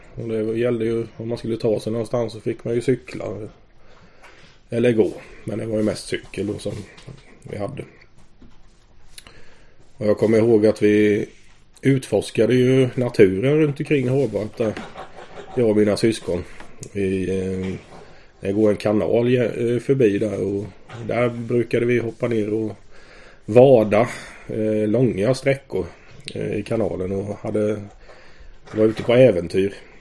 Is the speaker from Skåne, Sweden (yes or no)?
no; Ödestuge, Jönköping County, Sweden; Jag kommer från Ödestuge från början. Jag flyttade dit 1985. Så till 5 års ålder så var jag uppvuxen i Jönköping, Gröna gatan.